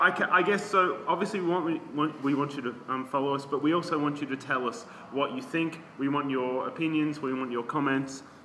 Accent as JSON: {"language": "English", "town": "Ballarat", "region": "Victoria", "country": "Australia", "tie": "born or raised there", "said": "Back in the old days when I grew up in Ballarat"}